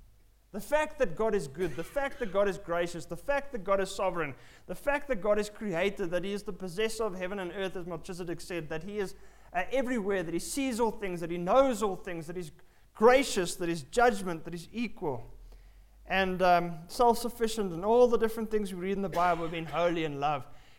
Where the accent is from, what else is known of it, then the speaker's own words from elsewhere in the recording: England, United Kingdom; because I'm an Englishman, I would lose very fast.